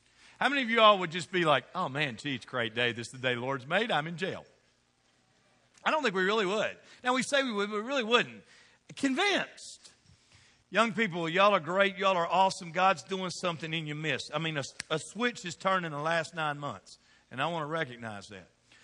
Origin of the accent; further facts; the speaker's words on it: Southern United States, United States; I'm not going to tell you how old she is because I'm from the South and you don't mention a woman's age.